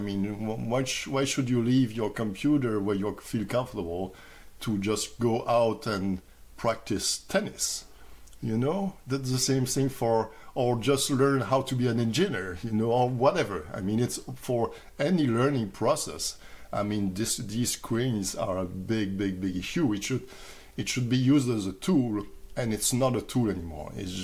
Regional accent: Belgium; now in Canada; As I'm originally from Belgium, we have a weather system that is pretty close to, you know, Great Britain or Ireland

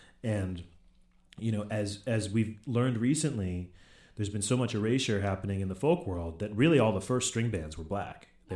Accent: Brooklyn, New York, United States; And, you know, I'm proud of that because I'm from Brooklyn. So, you know, we're both from New York.

